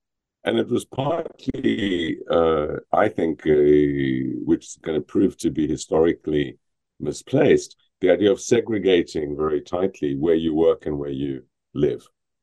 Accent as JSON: {"language": "English", "town": "Oxford", "region": "South East England", "country": "United Kingdom", "tie": "born or raised there", "said": "but you see it in my hometown, Oxford, people sleeping on the streets."}